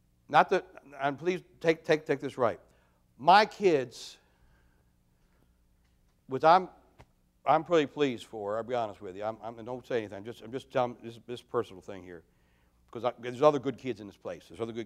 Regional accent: Maryland, United States; There were 75,000 people in Carroll County when I grew up.

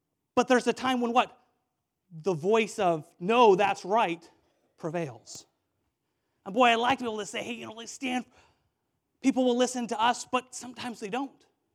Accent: Washington, United States; I grew up in Washington State

